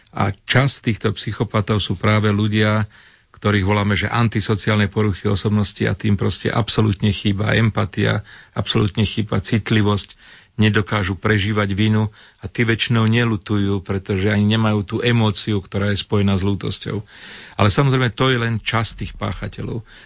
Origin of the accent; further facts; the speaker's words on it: Bratislava, Bratislava Region, Slovakia; ja som rodinný Bratislavčan a celý život som strávil v Bratislave